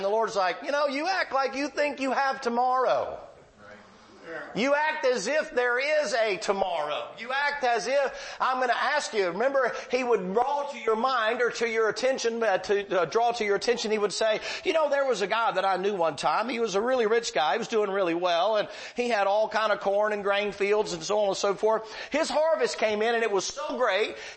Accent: the South, United States; You know, I'm from the South, and we got to take care of mom and daddy before we take care of anything to do with God.

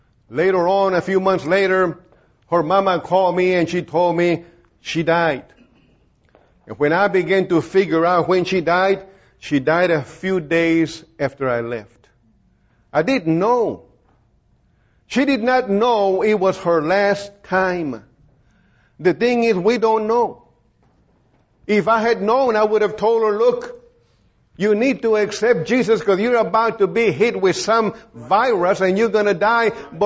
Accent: Beeville, Texas, United States; During the summer, I went to my hometown in Beeville.

